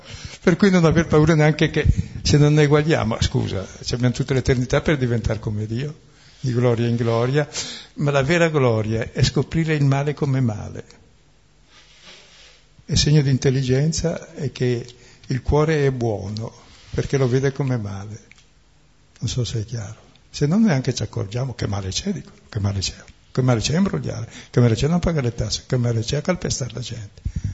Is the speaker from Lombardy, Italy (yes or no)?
yes; Lombardy, Italy; perché sono bresciano della Valtrompe